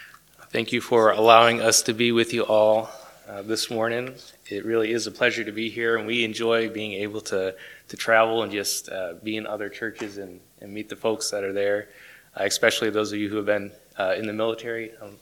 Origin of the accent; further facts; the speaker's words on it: New York, United States; I guess growing up in New York, I had the privilege of being raised in a Christian family. My dad is a pastor there in New York today.